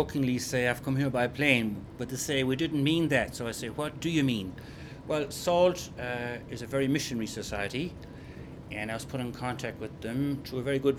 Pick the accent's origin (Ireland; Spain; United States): Ireland; Connacht; I come from Midwest of Ireland, County Mayo, close to Knock Shrine in Croagh-Patrick.